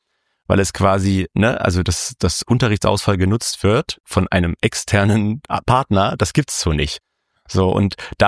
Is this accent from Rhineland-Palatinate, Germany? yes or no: no; Berlin, Germany; also ich komme selber aus Berlin, bin ja auch groß geworden